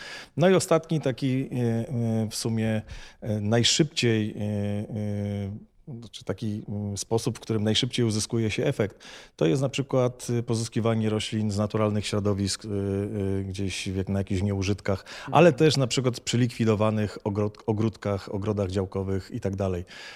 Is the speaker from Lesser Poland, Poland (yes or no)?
yes; Kraków, Lesser Poland, Poland; jestem z Krakowa